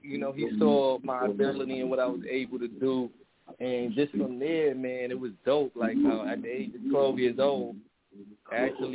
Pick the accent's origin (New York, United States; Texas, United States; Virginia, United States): New York, United States; now in Fayetteville, United States; I'm originally from New York. That's my hometown. I've been in Fayetteville for about 5 years. I love North Carolina.